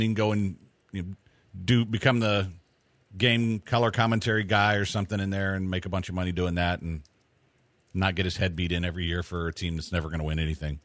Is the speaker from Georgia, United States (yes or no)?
yes; Georgia, United States; Because I'm from Georgia, sir.